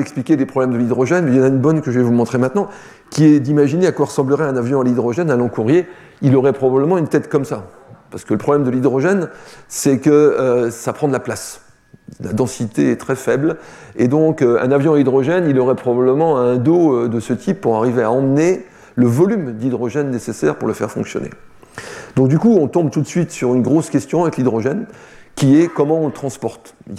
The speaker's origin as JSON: {"language": "French", "town": "Toulouse", "region": "Occitanie", "country": "France", "said": "comme je suis toulousain, moi, évidemment, le pire, c'est l'avion."}